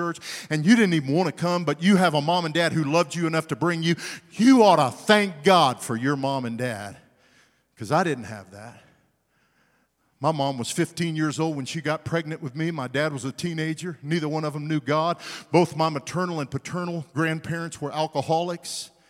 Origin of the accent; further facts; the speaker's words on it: Wichita Falls, Texas, United States; I grew up in Wichita Falls.